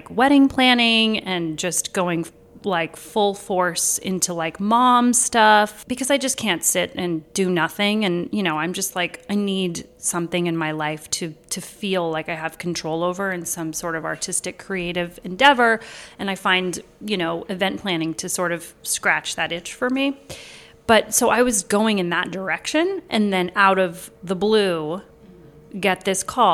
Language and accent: English; Colorado, United States; moved away as an adult; also born or lived in California / New York; Originally from Colorado. Okay. But then I went to undergrad in California, Cal State Long Beach.